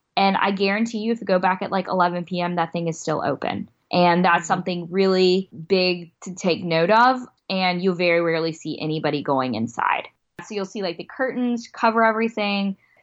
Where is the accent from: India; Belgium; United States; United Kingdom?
India; I'm Indian.